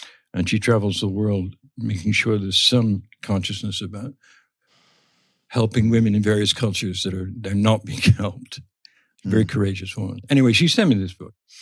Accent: England, United Kingdom; when we're growing up in England, anyway, we were taught about the four stages of ages of man

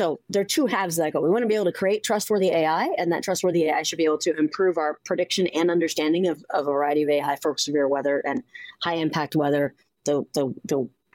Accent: Midwest, United States; Plus, growing up in the Midwest where you experience everything in the weather spectrum

